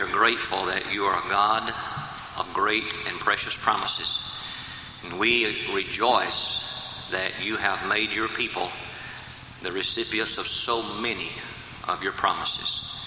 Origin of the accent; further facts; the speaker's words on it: Brazil; I'm from Brazil, and it doesn't snow down there